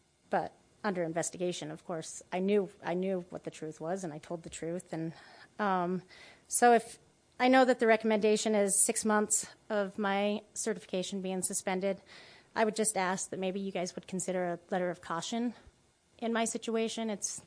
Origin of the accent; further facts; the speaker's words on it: Moab, Utah, United States; But there's my home. I was born and raised in Moab.